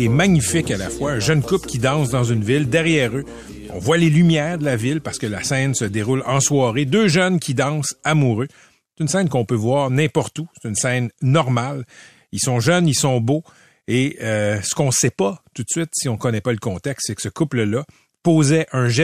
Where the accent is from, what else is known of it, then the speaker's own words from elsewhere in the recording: Quebec, Canada; Quand on est québécois, depuis toujours